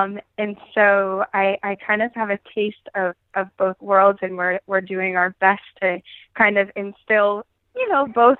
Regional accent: Pittsburgh, Pennsylvania, United States; I am from Pittsburgh, Pennsylvania.

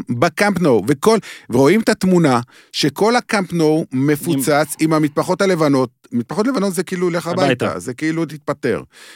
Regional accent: Beersheba, Southern District, Israel; אני גדלתי בבאר שבע

